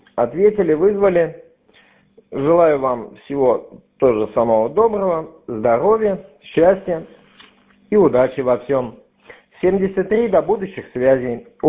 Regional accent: Kirgiz-Miyaki, Bashkortostan, Russia; Сам родом из Башкирии, грубо говоря, из Уфы, от Уфы где-то 200 километров, из села Киргизмияки, из Киргизмияков, вот работаем сейчас отсюда.

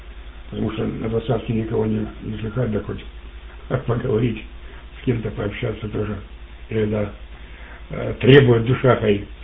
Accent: Chelyabinsk, Chelyabinsk Oblast, Russia; Я сам тоже из Челябинска призывался.

